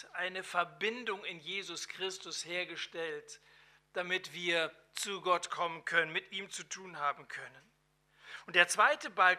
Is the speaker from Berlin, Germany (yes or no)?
no; Hesse, Germany; Die Fläche kaum größer als mein Heimatland Hessen.